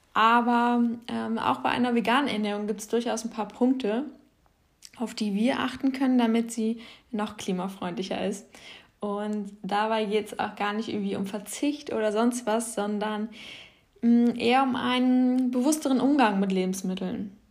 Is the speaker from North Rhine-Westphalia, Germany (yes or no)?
no; Hamburg, Germany; Und ich komme ja aus Hamburg und für mich ist im Idealfall regional das Umland von Hamburg